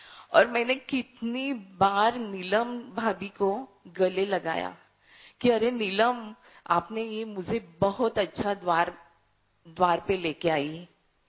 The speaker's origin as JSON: {"language": "Hindi", "town": "Mumbai", "region": "Maharashtra", "country": "India", "said": "मैं तिलक नगर मुंबई से आई हूँ, चेंबूर।"}